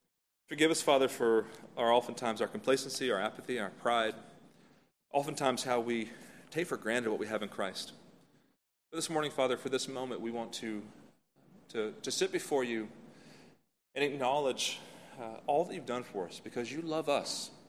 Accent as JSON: {"language": "English", "town": "Hendersonville", "region": "North Carolina", "country": "United States"}